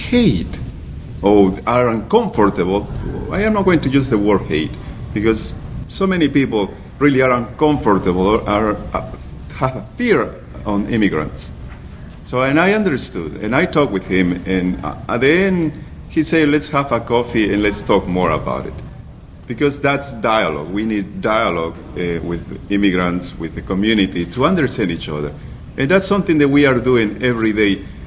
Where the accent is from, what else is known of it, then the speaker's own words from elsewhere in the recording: Peru; now in Arlington, United States; well, I am from Peru originally.